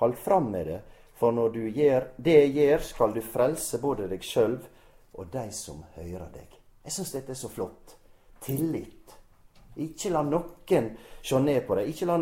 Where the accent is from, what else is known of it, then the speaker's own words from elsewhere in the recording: Godøya, Møre og Romsdal, Norway; jeg fikk vekse opp og bli en ung kristen i forsamlingen min hjemme på Godøya.